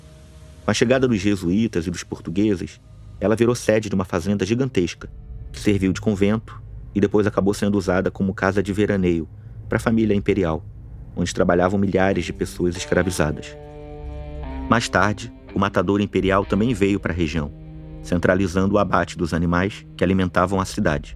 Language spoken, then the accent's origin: Portuguese; Rio de Janeiro, Brazil; born there; Eu, por exemplo, nasci em Bangu, que é um bairro que também tem uma história entre o rural e o industrial.